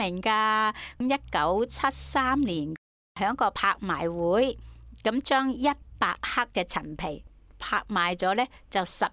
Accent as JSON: {"language": "Cantonese", "region": "Guangdong", "country": "China", "said": "我们中国人，尤其是广东人"}